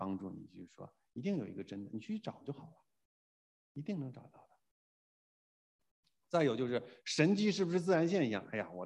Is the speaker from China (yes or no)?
yes; Beijing, China; 我告诉你啊，我从北京来